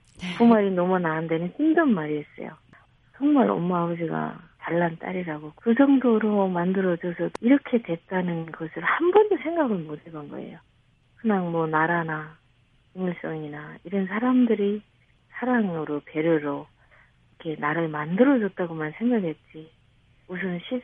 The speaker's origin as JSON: {"language": "Korean", "country": "North Korea", "lives_now": "South Korea", "said": "나는 북한 사람이라는 것을 내 스스로가 가져왔더라고요."}